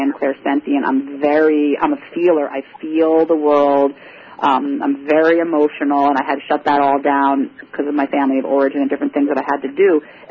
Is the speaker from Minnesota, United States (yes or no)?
no; New York, United States; I'm a New Yorker originally